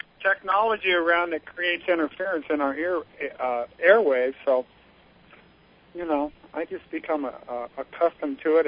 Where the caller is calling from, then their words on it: Palm Springs, California, United States; I'm in Palm Springs.